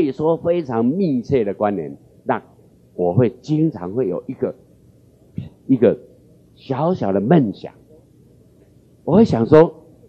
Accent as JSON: {"language": "Chinese", "country": "Taiwan", "tie": "born or raised there", "said": "因为我从小就住在浊水溪流域的这个西半，浊水西半的一个小村庄，一个农家"}